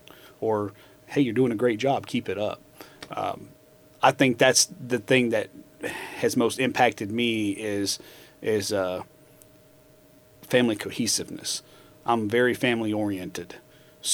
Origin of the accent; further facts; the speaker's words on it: Mississippi, United States; now in Missouri, United States; And I'm originally from Mississippi.